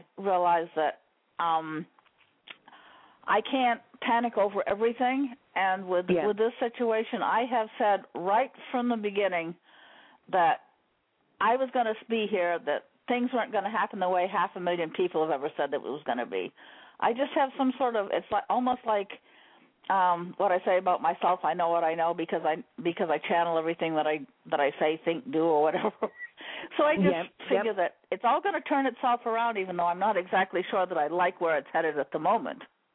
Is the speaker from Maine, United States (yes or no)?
yes; Maine, United States; Oh, I'm from Maine.